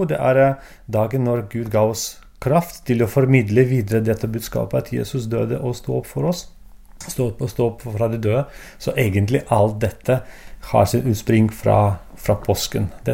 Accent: Belarus; Norwegian is a second language; now in Norway; jeg kommer fra Belarus

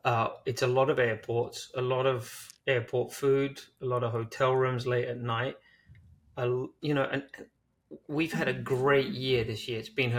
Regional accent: London, United Kingdom; moved away as an adult; now in United States; Yeah, I'm from London, so I grew up in England playing tennis

